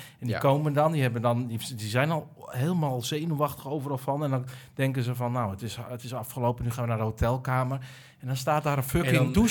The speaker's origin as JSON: {"language": "Dutch", "region": "North Holland", "country": "Netherlands", "said": "Ja, die komt uit mijn gebied."}